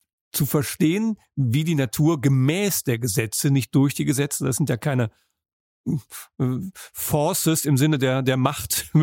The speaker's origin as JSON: {"language": "German", "region": "Rhineland", "country": "Germany", "tie": "born there", "said": "ich bin im Rheinland geboren"}